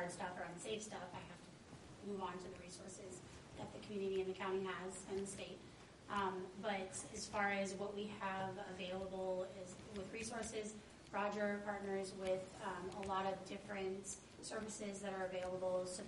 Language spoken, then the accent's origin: English; Sioux Falls, South Dakota, United States; I grew up in Sioux Falls. nothing like this when I was a kid.